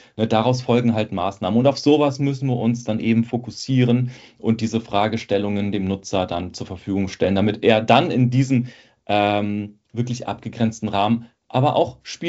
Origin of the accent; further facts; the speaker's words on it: Northern Germany, Germany; Und das Thema ist ja wirklich sehr dröge, wie man bei uns im Norden sagt